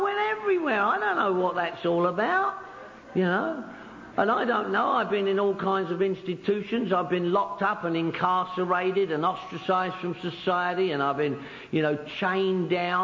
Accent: London, United Kingdom; when I was a young dude at home living in my mum's house in Northwest London. I'm from Northwest London, by the way.

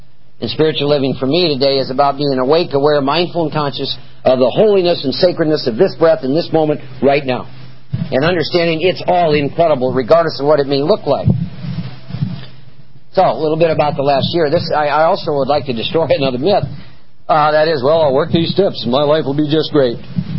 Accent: Iowa, United States; I was born and raised in Iowa. I know about work.

